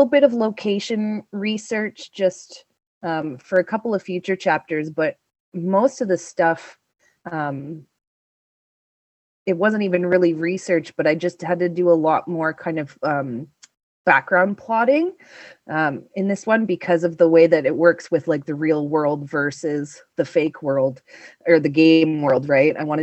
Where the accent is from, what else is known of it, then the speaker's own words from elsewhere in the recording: Canada; accent: Canadian; I'm Canadian and I have a Canadian voice